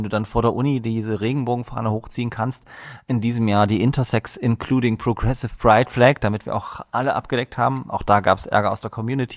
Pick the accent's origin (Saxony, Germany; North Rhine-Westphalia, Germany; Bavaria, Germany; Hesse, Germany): Saxony, Germany; Dresden; Ich komme auch aus Dresden